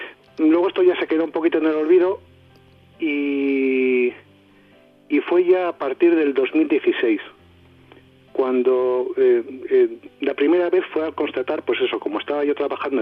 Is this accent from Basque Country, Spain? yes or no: yes; Basque Country, Spain; como buen vasco nos gusta comer bien y nos gusta cocinar